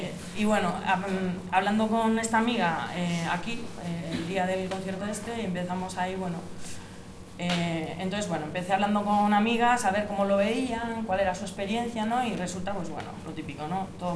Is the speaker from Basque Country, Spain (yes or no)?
yes; Sopelana, Basque Country, Spain; vine con una amiga desde, bueno, yo soy de Sopelana y vinimos en coche desde Sope una amiga y yo a un concierto